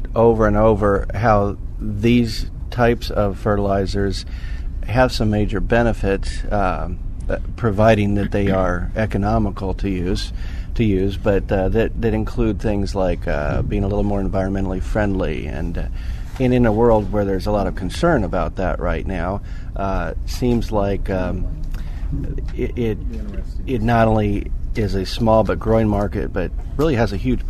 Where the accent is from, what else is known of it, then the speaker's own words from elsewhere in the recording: Florida, United States; moved away; so I could come down to South Florida. It's my home state. I don't live in it now, but love to come back every chance I get.